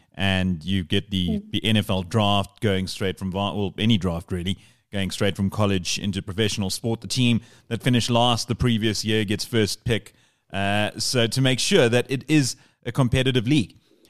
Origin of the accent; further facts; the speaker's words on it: Eastern Cape, South Africa; I come from the Eastern Cape, and Eastern Cape rugby is everything, everything.